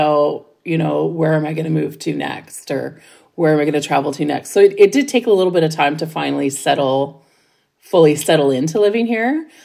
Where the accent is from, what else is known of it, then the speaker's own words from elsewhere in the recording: Ontario, Canada; when I was growing up in Ontario